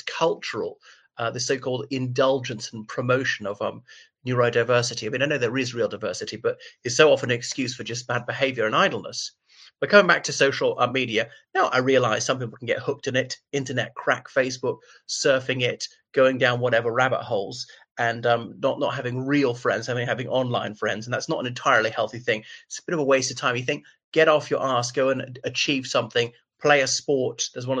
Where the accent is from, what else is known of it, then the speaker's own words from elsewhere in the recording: Ireland; from Ireland.